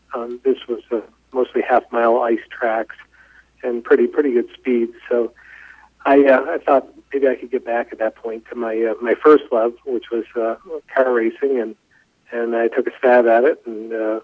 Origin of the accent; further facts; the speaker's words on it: Barre, Vermont, United States; Well, I grew up in Barrie, Vermont, and Barrie has a speedway called Thunder Road, and been there for over 50 years.